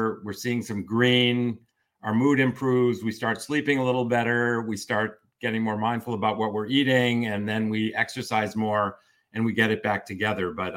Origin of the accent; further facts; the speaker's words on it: Chicago, Illinois, United States; moved away; I grew up outside of Chicago.